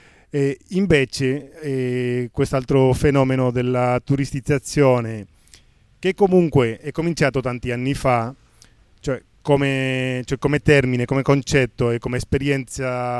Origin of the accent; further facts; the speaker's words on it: Barcelona, Catalonia, Spain; Italian is a second language; io vengo da Barcellona